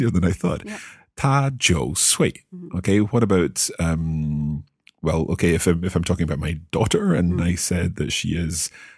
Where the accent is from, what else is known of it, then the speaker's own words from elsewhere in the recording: Scotland, United Kingdom; And if I want to say I am from Scotland, in my case, 我从苏格兰来，